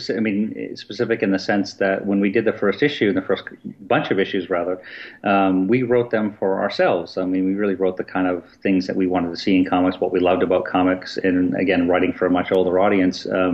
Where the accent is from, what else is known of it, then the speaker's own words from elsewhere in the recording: Portland, Maine, United States; And yeah, I grew up in Portland, Maine. I used to cook lobsters in Algonquin, Maine as my summer job.